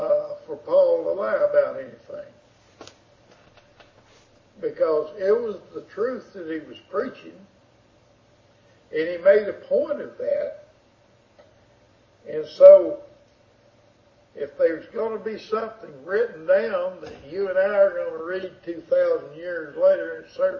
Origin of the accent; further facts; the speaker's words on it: South Carolina, United States; I said, well, I'm from South Carolina. Well, what part? And because we have a coast, and we have the Midlands, and we have the mountains. And so I said, I'm from the mountains. I'm from these parts. That's my home.